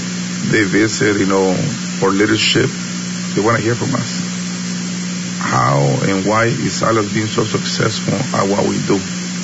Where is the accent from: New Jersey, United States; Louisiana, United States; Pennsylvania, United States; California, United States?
California, United States; Half Moon Bay; And I grew up in Half Moon Bay. I know the community.